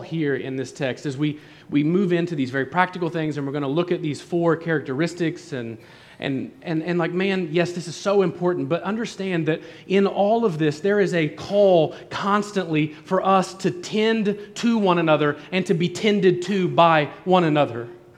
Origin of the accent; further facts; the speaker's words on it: the North, United States; But I am from the North, and in the North, fall is already coming.